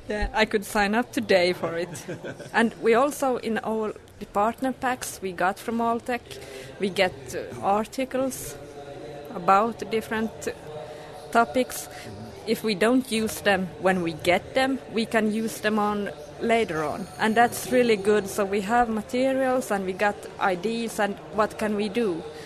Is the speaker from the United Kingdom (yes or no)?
no; Finland; English is a second language; from Finland.